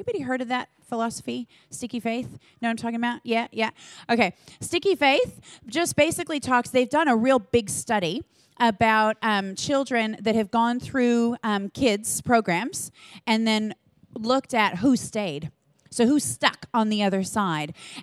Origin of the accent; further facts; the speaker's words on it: United States; You know, I'm American. I'm sure you've noticed. I don't know if you've heard it. Can you hear it? Can you hear the accent? Just a little. But I am Italian American.